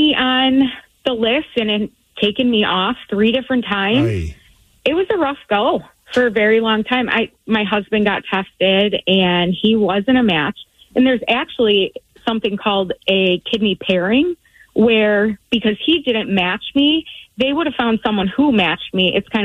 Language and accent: English; Buffalo, New York, United States; I mean, come on. We're from Buffalo. Of course I got chicken wings.